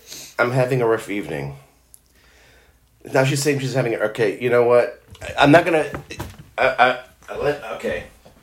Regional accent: Israel; I grew up in Israel where summers are like really hot and it's dry and it's beautiful.

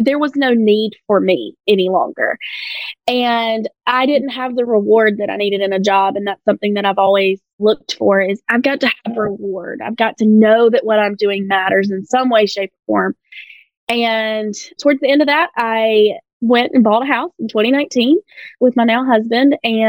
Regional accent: Anderson, South Carolina, United States; I grew up in Anderson, so one county south. Love it. I loved Anderson growing up. Stayed there for college, shockingly.

